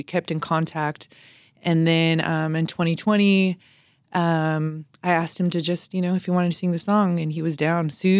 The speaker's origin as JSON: {"language": "English", "country": "United States", "said": "I think just because I'm Mexican American, I have influence."}